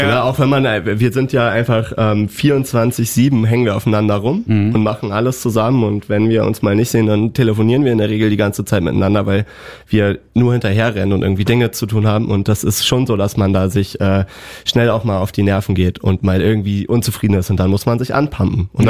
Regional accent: Kiel, Schleswig-Holstein, Germany; Das Blöde ist halt, wir kommen aus Kiel.

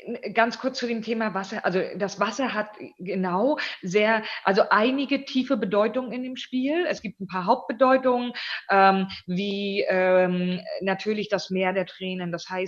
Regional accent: Northern Germany, Germany; now in Berlin, Germany; Ich weiß nicht, ob man das hört aus meinem Dialekt oder irgendwie, aber ich komme von der Küste. Ne? Das heißt, meine Familie sind Fischerleute, mein Großvater, mein Vater. Und ich bin quasi am Wasser groß geworden

